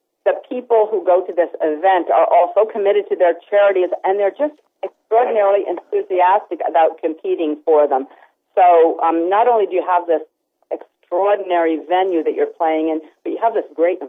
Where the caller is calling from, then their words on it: Connecticut, United States; I am calling from Connecticut, so that may explain it.